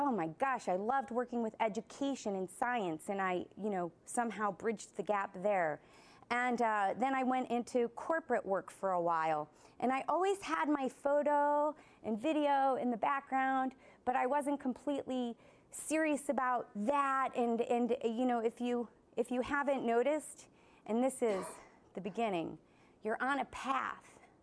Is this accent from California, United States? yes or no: no; Chicago, Illinois, United States; A brief history of me, born and raised in Chicago, Illinois. I did not see the ocean until after college.